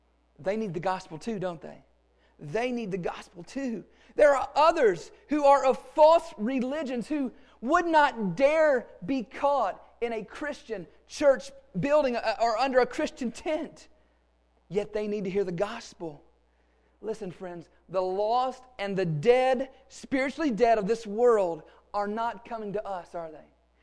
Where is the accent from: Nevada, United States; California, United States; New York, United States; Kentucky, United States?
Kentucky, United States; Bowling Green; where I grew up in South Central Kentucky, Warren County, Kentucky, around Bowling Green, racism was alive and well.